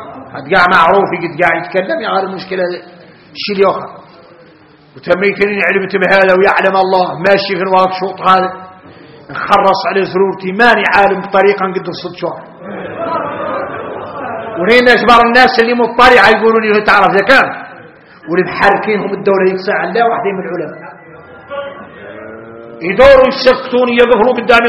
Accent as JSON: {"language": "Arabic", "country": "Mauritania", "said": "احنا موريتاني متعارفي"}